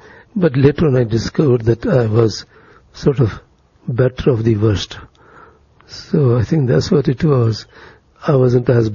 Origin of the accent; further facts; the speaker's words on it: Amritsar, Punjab, India; born there; because I was born in Amritsar and I had been there a few times, that I would certainly know one or two people